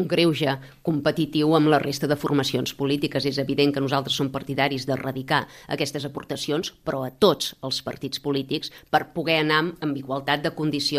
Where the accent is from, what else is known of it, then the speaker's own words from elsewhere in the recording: Ripoll, Catalonia, Spain; also born or lived in Vic; Sí, però per pura casualitat, al cap de dos dies ja tornava a ser Ripoll, no? No és que sigui biguetana d'origen, no.